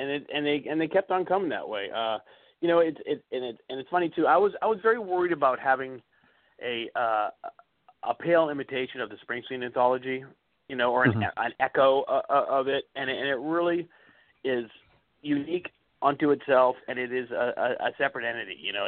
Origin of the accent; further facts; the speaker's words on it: Canada; accent: Canadian; I'm sorry you were having trouble understanding my thick Canadian accent.